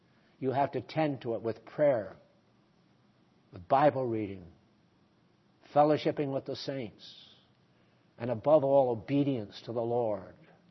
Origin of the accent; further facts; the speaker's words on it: New England, United States; Well, of course, I come from New England.